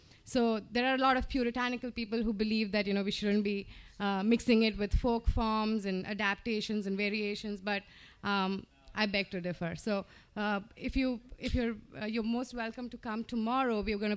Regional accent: India; I'm originally from India

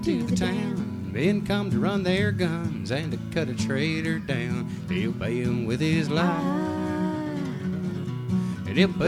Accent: Tampa, Florida, United States; moved away as an adult; I grew up in Tampa originally. And spent, I guess, most of my life down there. 20-some years anyway. And left for various reasons.

